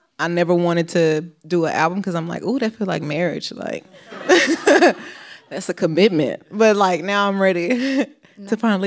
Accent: Houston, Texas, United States; Growing up in Houston, that's like the culture.

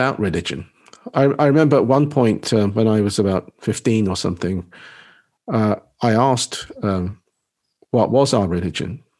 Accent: Nagasaki, Japan; the fact that I came from Nagasaki, doesn't kind of loom over me

